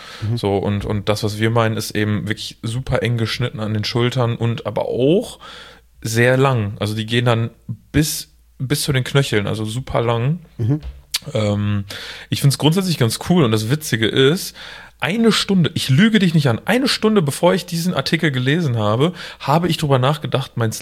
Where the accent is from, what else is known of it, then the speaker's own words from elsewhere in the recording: Münster, North Rhine-Westphalia, Germany; Ich als Münsteraner